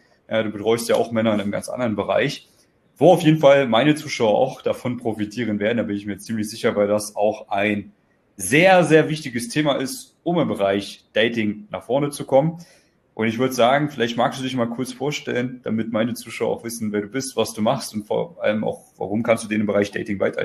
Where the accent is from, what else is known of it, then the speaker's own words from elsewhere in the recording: Thuringia, Germany; Ja, wir kommen ja beide aus Thüringen, aus einer ähnlichen Ecke.